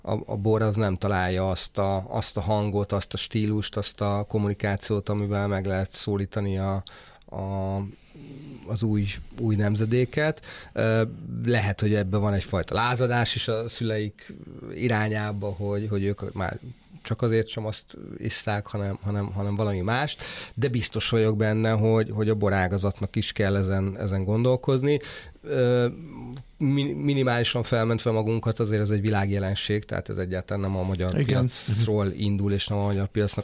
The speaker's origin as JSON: {"language": "Hungarian", "region": "Budapest", "country": "Hungary", "tie": "born there", "lives_now": "Badacsony, Hungary", "said": "Én Budapesten."}